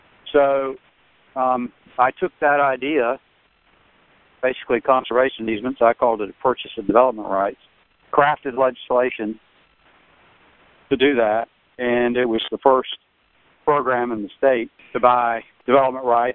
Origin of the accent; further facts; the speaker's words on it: Florida, United States; Well, I grew up in Central Florida and worked in the orange groves and went to the University of Florida